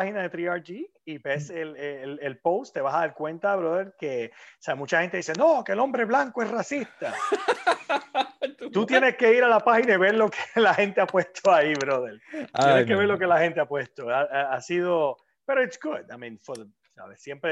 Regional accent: Puerto Rico; creciendo en Puerto Rico, yo crecí, como tú dices, yo crecí con … yo crecí con … con todas esas bandas legendarias de los 80 y de los 90.

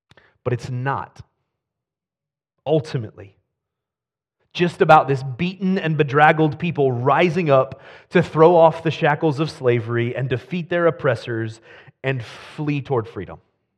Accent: Ohio, United States; I grew up in Ohio. I heard some boos out there.

